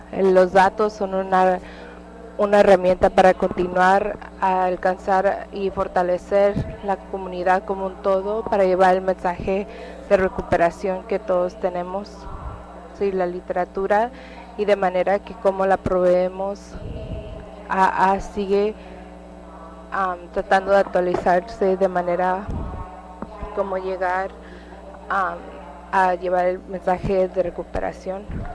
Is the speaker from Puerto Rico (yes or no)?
yes; Puerto Rico; born there; Puerto Rico, donde yo nací